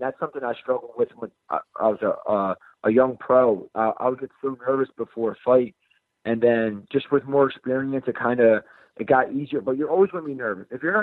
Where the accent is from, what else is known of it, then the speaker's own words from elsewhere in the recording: Philadelphia, Pennsylvania, United States; So I'm from Northeast Philly.